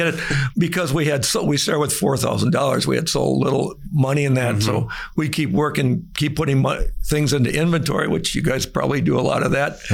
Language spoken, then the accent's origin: English; Wausau, Wisconsin, United States; we're up in northern Wisconsin, Wausau, Wisconsin.